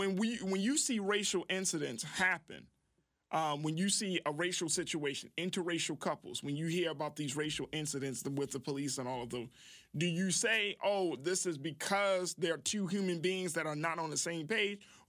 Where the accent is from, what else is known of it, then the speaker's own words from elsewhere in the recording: Baltimore, Maryland, United States; And I'm like, no, I'm from Baltimore.